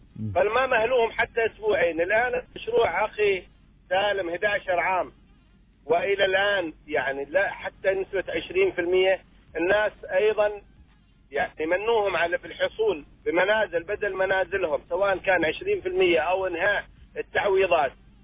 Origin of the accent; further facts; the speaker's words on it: Oman; البيوت هذه فوق بعضها بعض أخي، ونحن أسر عمانية